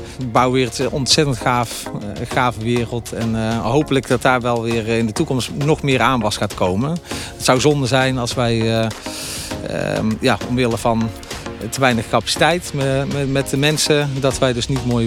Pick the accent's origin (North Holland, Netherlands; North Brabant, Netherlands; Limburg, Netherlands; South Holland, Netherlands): North Brabant, Netherlands; Vught; Ik kom uit Vught, regio Den Bosch.